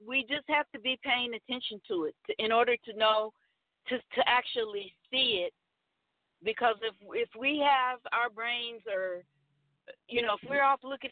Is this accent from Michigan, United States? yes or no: no; Indianapolis, Indiana, United States; And my brother, all of us were born and raised in the Church of Christ in Indianapolis, Indiana.